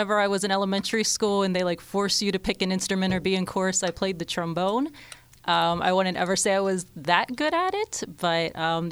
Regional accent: Greensburg, Pennsylvania, United States; I'm from Greensburg.

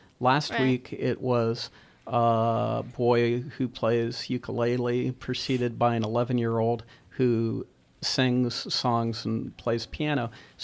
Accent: Churchill, Pennsylvania, United States; I grew up in Churchill, very close up to there.

